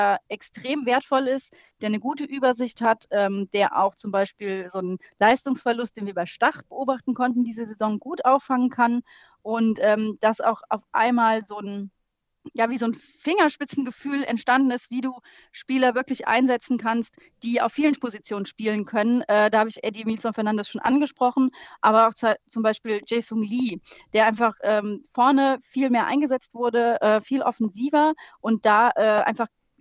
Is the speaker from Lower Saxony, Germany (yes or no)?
no; Mainz, Rhineland-Palatinate, Germany; Und natürlich ist es auch für uns schön als Mainzer, dass wir am 12.11. zu Hause gegen Frankfurt spielen.